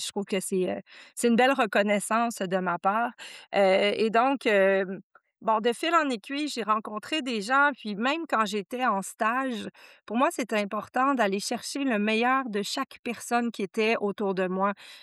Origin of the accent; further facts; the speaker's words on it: Quebec, Canada; accent: Québécois; J'espère que les auditeurs vont bien comprendre mon accent québécois.